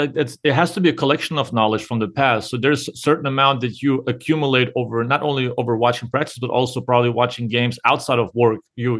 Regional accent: Germany; also born or lived in Shreveport, United States / Monticello, United States; now in United States; I grew up in Germany, but if you go from Germany to a small town in Louisiana in Shreveport, and then go to even a smaller town that goes in southeast Arkansas, Monticello

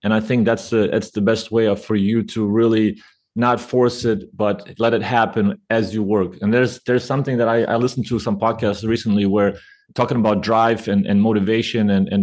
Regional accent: Germany; also born or lived in Lithuania; for a Lithuanian kid growing up in Germany, playing in second division, coaching in second division, and then all of a sudden at CSKA, there's a crack in the door.

